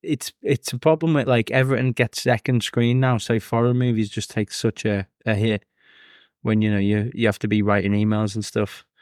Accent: North West England, United Kingdom; accent: Scouse; also born or lived in Northampton; Hence my lack of accent. I spent 10 years in Northampton and it just chipped away at my Scouse accent until one day it was gone.

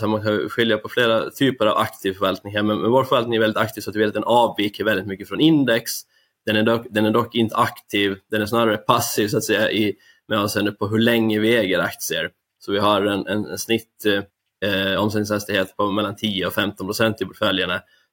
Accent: Åland Islands; moved away as an adult; Jag kommer från Åland, så jag är född och uppväxt där. Och sen då vid 20 års ålder ungefär över till Sverige och Uppsala för att studera på universitetet där.

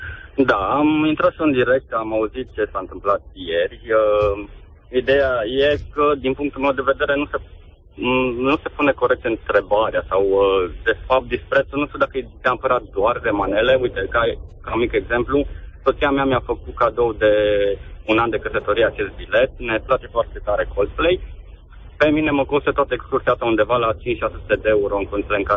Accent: Sibiu, Sibiu County, Romania; eu sunt din Sibiu, acum mă duc către

